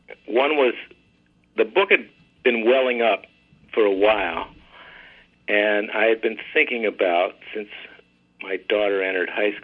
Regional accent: San Francisco, California, United States; moved away as an adult; now in Martha's Vineyard, United States; No, I grew up in San Francisco.

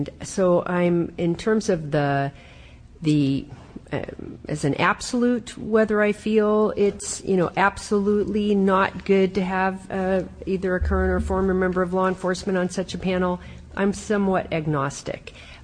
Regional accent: Berkeley, California, United States; let's just take the City of Berkeley, which is my hometown and which I served on the council

